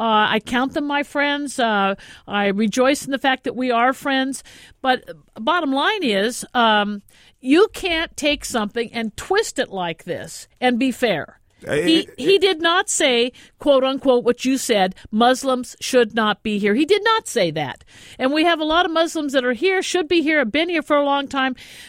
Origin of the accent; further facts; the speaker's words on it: California, United States; I grew up in Southern California.